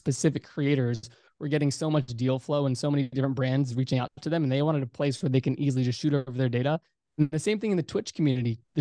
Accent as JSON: {"language": "English", "region": "Virginia", "country": "United States", "tie": "born or raised there", "said": "just doing Facebook advertising for local businesses in my home state of Virginia."}